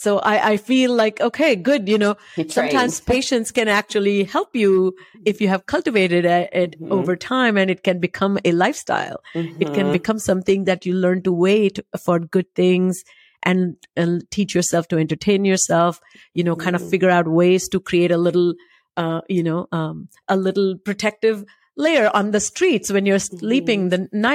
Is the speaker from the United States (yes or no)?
no; India; I grew up in India and my mom lives with me